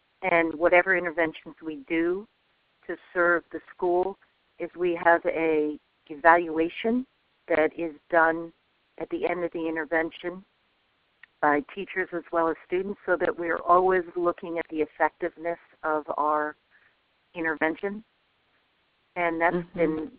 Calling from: Vermont, United States; So I'm calling from Vermont, and I want to say thank you to all of you

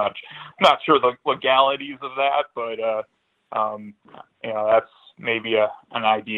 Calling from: Chicago, Illinois, United States; I'm up in Chicago.

